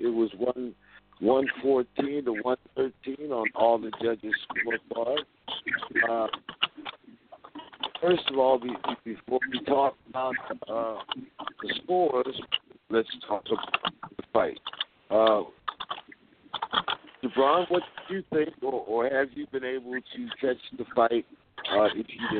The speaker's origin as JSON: {"language": "English", "region": "Ohio", "country": "United States", "said": "I'm from Northeastern Ohio, man."}